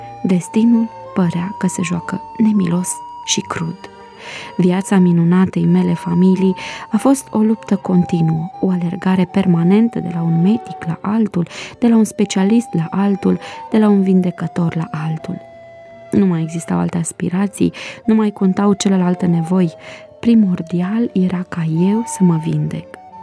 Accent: Râșnov, Brașov County, Romania; și sunt din Râșnov, Brașov.

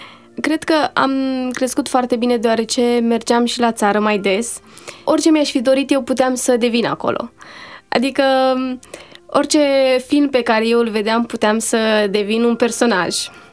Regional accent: Târgu Jiu, Gorj County, Romania; born there; M-am născut în Târgu Jiu, județul Gorj, în anul 1988, în luna a treia.

